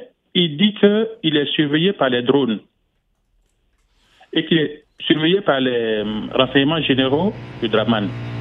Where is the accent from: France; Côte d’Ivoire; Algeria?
Côte d’Ivoire; Diokoué; Je suis de Diokoué, l'affaire de Diokoué n'est pas encore jugée.